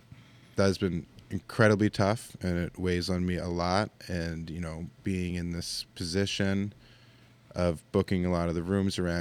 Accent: New York, United States; I'm from Long Island.

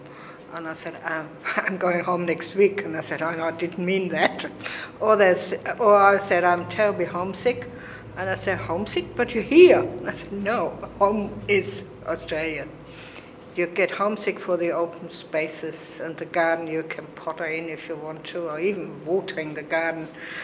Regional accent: Germany; moved away; I was young when I came from Germany

